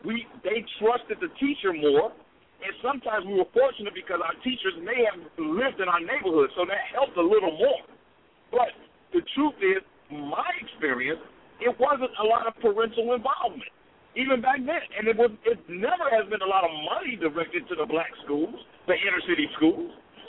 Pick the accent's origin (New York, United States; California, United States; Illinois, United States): Illinois, United States; Chicago; I'm from Chicago originally, so I remember